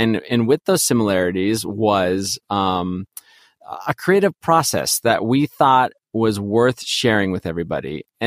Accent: Pasadena, California, United States; because I grew up in Pasadena, California, and we're known for having a lot of those

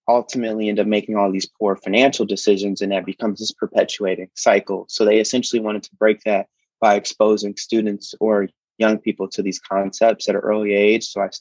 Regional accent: Chicago, Illinois, United States; I grew up on the south side of Chicago, and I actually attended a public school that had a financial education curriculum.

